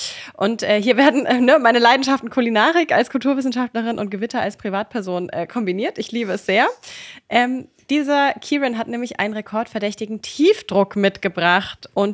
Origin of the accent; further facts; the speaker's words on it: Germany; Als Deutsche müssen wir fragen, also sorry, werd mal nicht verrückt hier mit eurer Wasserkochtemperatur.